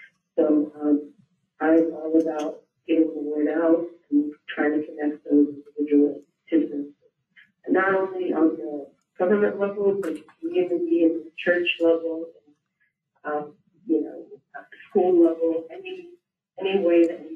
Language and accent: English; Virginia, United States; have been in the United States since 89 and been in Virginia since the age of 12. So I grew up in Northern Virginia and then was married.